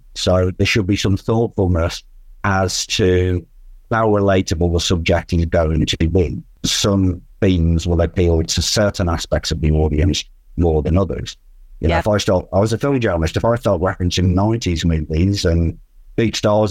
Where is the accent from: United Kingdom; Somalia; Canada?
United Kingdom; England; You know, I'm an Englishman, I'm not overly familiar with your American sports team.